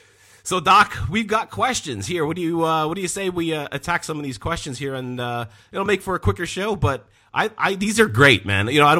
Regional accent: Canada; You know, I'm Canadian, and those were some of the funnest games.

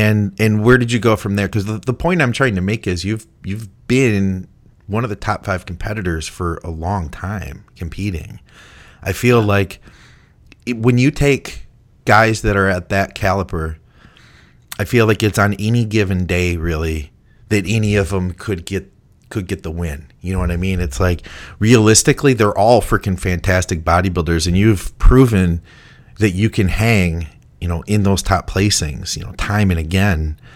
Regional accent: Michigan, United States; obviously we're both from Michigan

